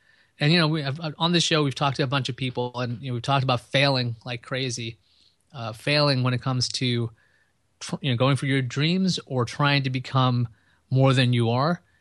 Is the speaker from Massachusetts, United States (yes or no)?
no; Queens, New York, United States; I'm a guy from Queens.